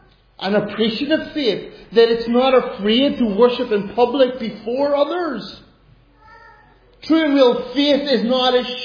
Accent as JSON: {"language": "English", "country": "Ireland", "said": "I sing with all my heart because I'm an Irishman."}